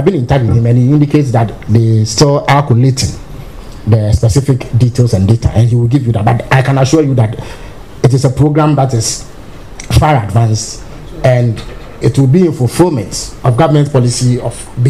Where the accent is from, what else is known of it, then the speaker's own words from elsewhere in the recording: Abura Asebu Kwamankese, Central Region, Ghana; I come from Abu Asibu Kamankese